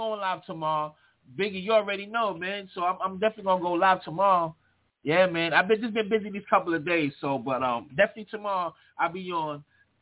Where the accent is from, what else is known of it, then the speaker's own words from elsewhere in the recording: United States; And I'm proud to say that I am Black American. I've always been proud to be Black.